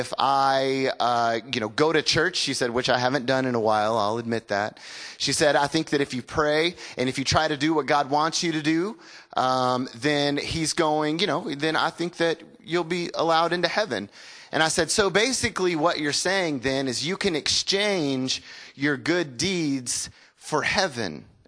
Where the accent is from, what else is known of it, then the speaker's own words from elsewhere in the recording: the South, United States; And I was like, yes, ma'am, we are Christians. We're from the South.